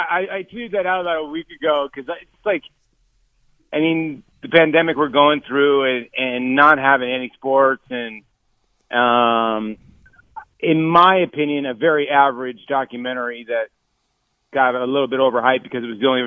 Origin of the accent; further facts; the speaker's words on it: Phoenix, Arizona, United States; I grew up out here in Phoenix